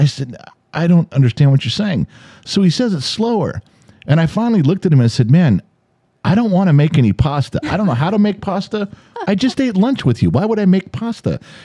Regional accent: United States; I don't. I'm American.

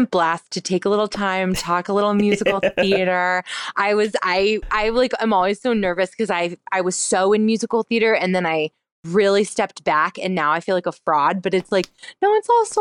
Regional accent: North Carolina, United States; because I'm from North Carolina, and there are a couple of things you say, and I was like, I wonder if he's in North Carolina, but no.

